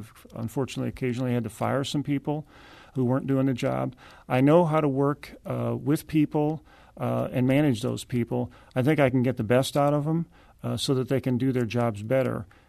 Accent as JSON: {"language": "English", "town": "Kirkwood", "region": "Missouri", "country": "United States", "said": "I'm from Kirkwood, obviously"}